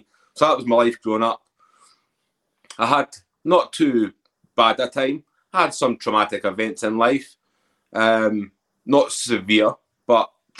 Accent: Edinburgh, Scotland, United Kingdom; Yeah, so I'm from Edinburgh. You know, I come from a big family.

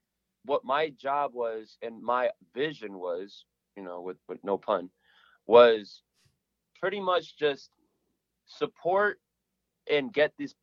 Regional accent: Meriden, Connecticut, United States; Well, right now I'm in Meriden. Like, I was brought up in Meriden. This is my home.

